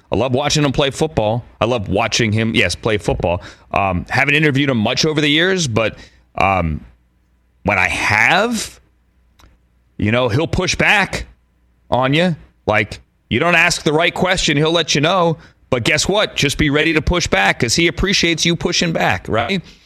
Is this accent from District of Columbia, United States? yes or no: yes; Washington, District of Columbia, United States; Kansas, a one seed against Howard from my hometown